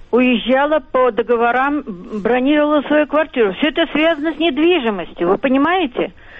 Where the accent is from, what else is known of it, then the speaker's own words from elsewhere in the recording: Moscow, Russia; born there; выяснилось, что я приехала из Камчатки, хотя я родилась в Москве, на Трубной улице.